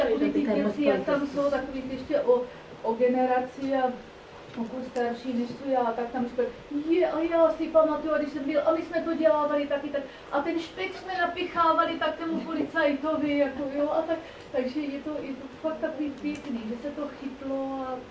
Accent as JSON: {"language": "Czech", "region": "Moravia", "country": "Czechia", "lives_now": "Jirkov, Czechia", "said": "Morava je rozšířená o Jirkov. Nás je tam hrozně moc, akorát, že vlastně my jsme z Obstijova"}